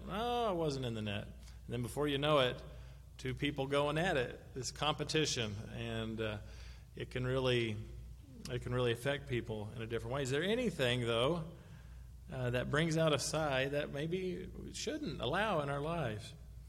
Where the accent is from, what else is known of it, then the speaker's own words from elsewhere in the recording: Kentucky, United States; Maybe it's just because I'm from Western Kentucky.